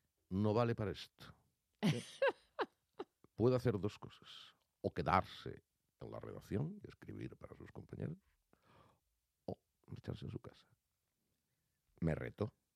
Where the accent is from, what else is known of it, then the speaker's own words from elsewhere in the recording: Madrid, Community of Madrid, Spain; Soy madrileño y madrileño moriré. Mi estado ideal sería a caballo entre Madrid y Málaga.